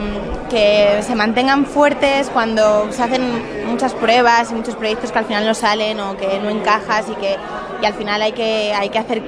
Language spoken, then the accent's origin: Spanish; Leganés, Community of Madrid, Spain; aparte soy de Leganés, así que un premio que venga de mi tierra me hace especial ilusión.